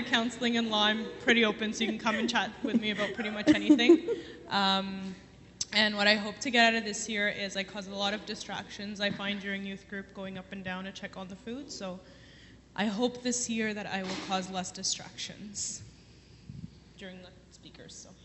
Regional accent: Ottawa, Ontario, Canada; I'm the fourth servant, so now we've gone through all the four servants. I'm from Ottawa. Ottawa's always been home for me.

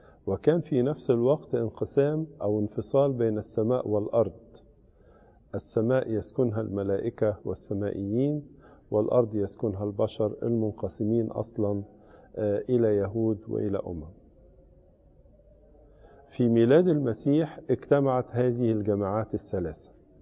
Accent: Egypt

